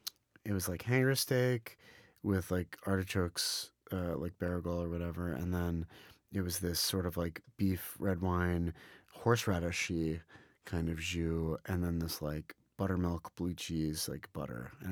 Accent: Pittsburgh, Pennsylvania, United States; also born or lived in Israel; she and I grew up together in Squirrel Hill, Pittsburgh. I was born in Israel but grew up in Pittsburgh.

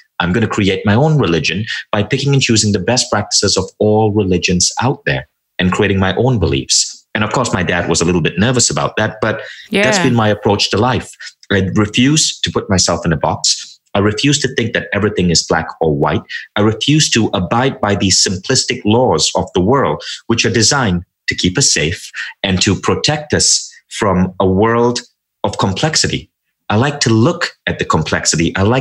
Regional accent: Malaysia; now in United States; Cable television came in, and that's when I shifted my orientation and even my accent. And I moved to the US and I became a little bit more American.

